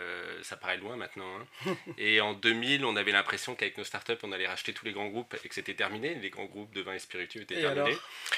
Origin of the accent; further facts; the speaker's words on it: Bourgogne-Franche-Comté, France; also born or lived in Champagne; champenois, 50% bourguignon, donc je dois avoir peut-être du pinot noir dans mon sang, hein, probablement, puisque je suis originaire de Bourgogne, je suis tombé dans le vin quand j'étais tout petit, puisque mon grand-père était producteur de vin à Meursault.